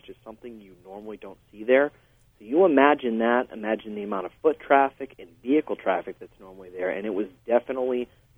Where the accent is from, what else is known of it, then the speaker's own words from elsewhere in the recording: New England, United States; I am from New England originally, so I'm no stranger to how quickly weather can turn here.